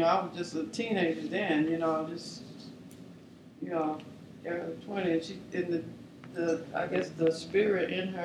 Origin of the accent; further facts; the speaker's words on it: Mississippi, United States; I'm from Mississippi, and when you go over to from one state to another, you can kind of discern a different spirit over different states.